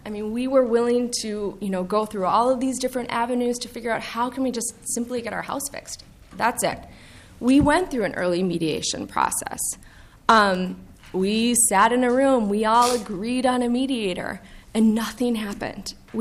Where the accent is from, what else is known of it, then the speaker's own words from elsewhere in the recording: Minnesota, United States; also born or lived in New York City; I am born and raised in Minnesota, so is my husband. We were living in New York City for a little over a decade, had a son, and said, let's move back to Minnesota